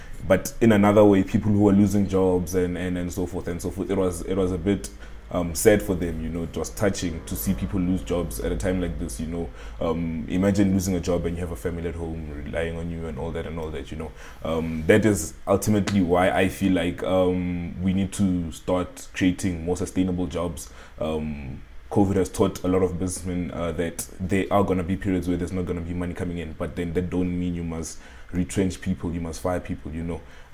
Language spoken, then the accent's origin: English; Pretoria, Gauteng, South Africa; born and bred in Pretoria, like we said in the bio.